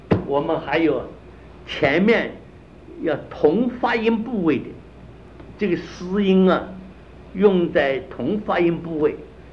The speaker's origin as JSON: {"language": "Chinese", "country": "China", "said": "好像我们中国人学英文这搞不懂的"}